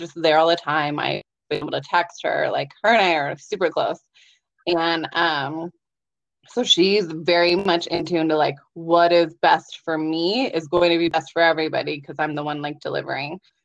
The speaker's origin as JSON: {"language": "English", "town": "Seattle", "region": "Washington", "country": "United States", "moved": "yes", "lives_now": "Boise, United States", "said": "and I'm from Seattle, but I now live in Boise."}